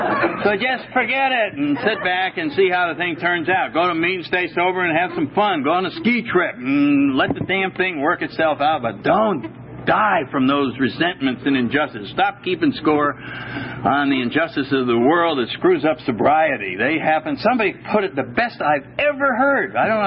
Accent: Vermont, United States; We're from Vermont, which isn't very far away from here.

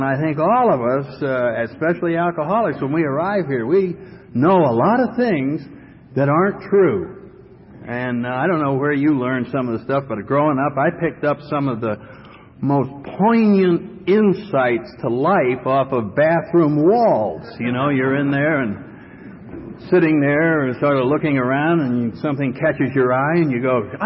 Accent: Connecticut, United States; I come from New England, up in the Connecticut area.

